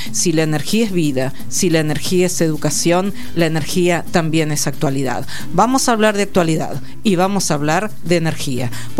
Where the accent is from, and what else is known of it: Argentina